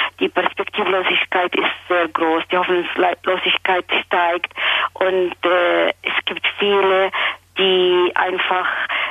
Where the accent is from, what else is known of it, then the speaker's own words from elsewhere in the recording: Palestine; German is a second language; als Palästinenser, als Einheimische von diesem Land